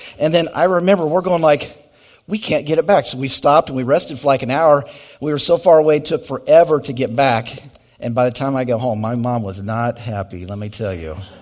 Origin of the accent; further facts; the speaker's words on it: Decatur, Illinois, United States; also born or lived in Bloomington / Clinton / Lovington / Mount Zion; I was born in Decatur, lived in Decatur, then we moved to Bloomington, then Clinton, then Decatur, then Lovington, then Mount Zion, then Decatur, then back to Lovington. And then when I was in college, I went from Decatur to Charleston to Lovington.